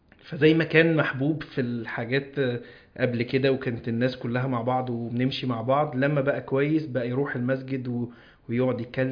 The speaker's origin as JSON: {"language": "Arabic", "town": "Alexandria", "region": "Alexandria Governorate", "country": "Egypt", "said": "انا اسكندراني"}